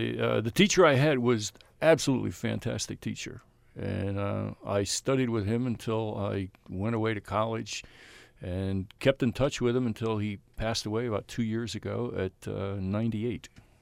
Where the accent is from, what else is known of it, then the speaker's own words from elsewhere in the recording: Reading, Pennsylvania, United States; also born or lived in Pottsville; I was born in Pottsville, grew up in Reading, and my mother's still there.